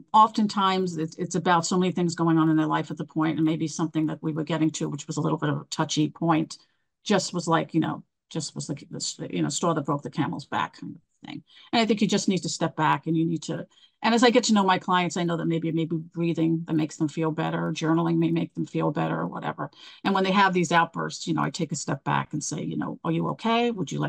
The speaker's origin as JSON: {"language": "English", "region": "New York", "country": "United States", "said": "And being a New Yorker, you're always on."}